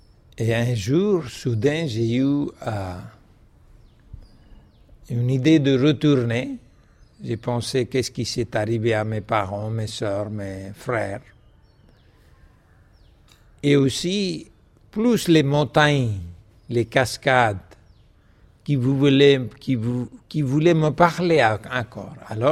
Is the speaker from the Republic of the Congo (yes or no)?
no; Nepal; first language Nepali; French is a second language; Comme j'avais presque oublié ma langue maternelle, les gens pensaient que je n'étais pas un Népalais, j'étais un Indien.